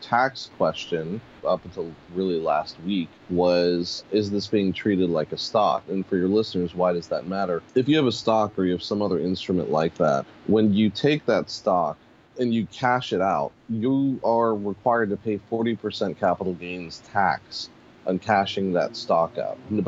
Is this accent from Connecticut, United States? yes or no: no; Pittsburgh, Pennsylvania, United States; No, I was born and raised in Pittsburgh.